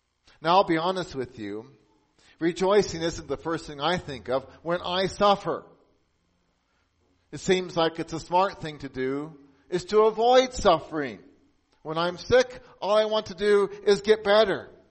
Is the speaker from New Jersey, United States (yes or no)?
no; Nebraska, United States; you've also heard about the tremendous flooding that's taking place in my home state of Nebraska.